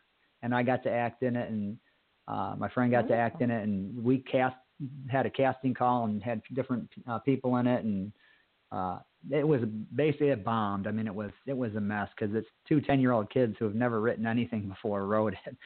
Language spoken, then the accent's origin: English; Lansing, Michigan, United States; he's from my hometown. He's right here from Lansing, Michigan, and actually East Lansing, but it's, you know, our backyard.